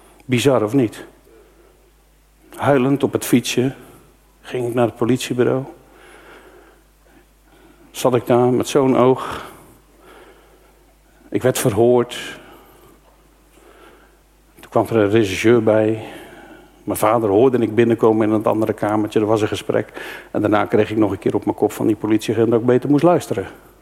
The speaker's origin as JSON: {"language": "Dutch", "town": "Dordrecht", "region": "South Holland", "country": "Netherlands", "said": "Ik kom echt uit de Randstad. Vlakbij Rotterdam, Dordrecht. In Dordrecht, daar kom ik vandaan."}